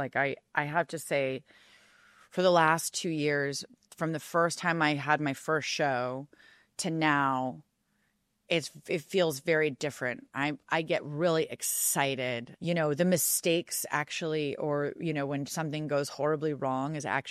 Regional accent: Colorado, United States; His. So I grew up in Colorado, and he's my neighbor.

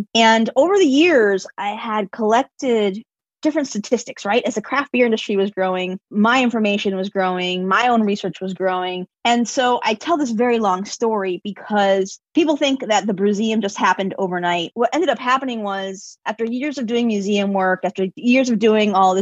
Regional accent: Chicago, Illinois, United States; I'm born and raised in Chicago.

